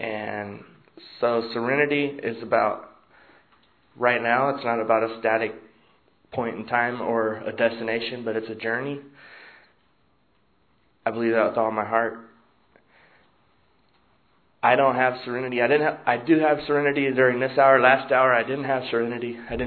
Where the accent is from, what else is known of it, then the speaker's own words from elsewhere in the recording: California, United States; I'm a sexaholic from California.